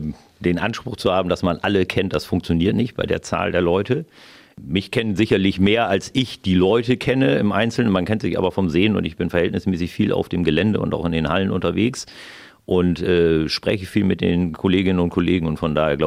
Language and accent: German; Bad Zwischenahn, Lower Saxony, Germany; groß geworden bin ich in Bad Zwischenahn, am Bad Zwischenahner Meer. Also ich hatte eigentlich eine norddeutsche Jugend, aber auch eine schöne Jugend, weil ich am Wasser groß geworden bin